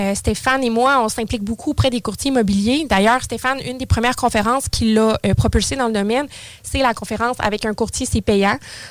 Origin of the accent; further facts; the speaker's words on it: Saint-Apollinaire, Quebec, Canada; now in Lévis, Canada; J'ai toujours été sur la Rive-Sud, là, originaire de Saint-Apollinaire. Et là, maintenant, là, depuis les 15 dernières années, je suis de Lévis.